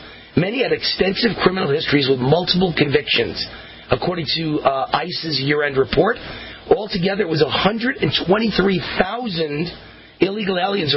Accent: United States; in the country I call Trump Land. I am American-made and proud of it.

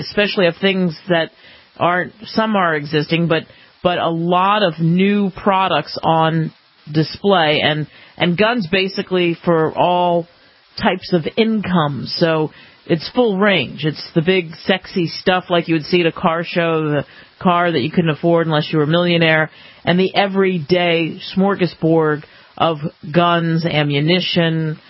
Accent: New York, United States; also born or lived in New Jersey; I grew up in New York and New Jersey, so I know what you're saying.

